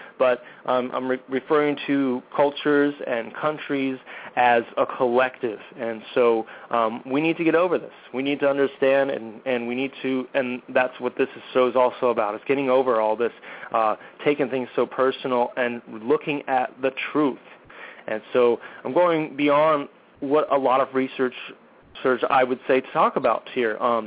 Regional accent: United States; born there; You know, I was born in America, you know, but to me it's just a country.

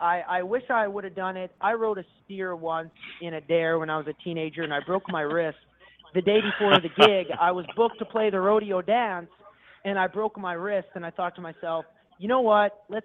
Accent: Canada; If I'm going to write a song about snow, well, it's because I'm Canadian and I know what it's all about.

